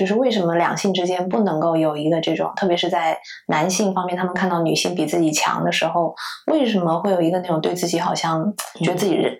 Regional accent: Chongqing, China; born there; 然后也很在意我是重庆出生的

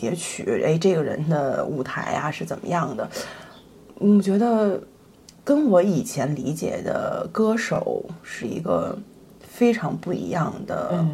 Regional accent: Beijing, China; 我本身是土生土长的北京大妞

